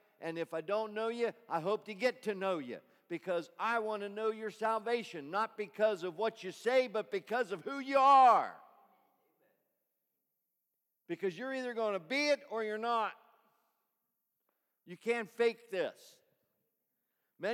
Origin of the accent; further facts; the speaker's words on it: Lebanon, Pennsylvania, United States; I'm from Lebanon.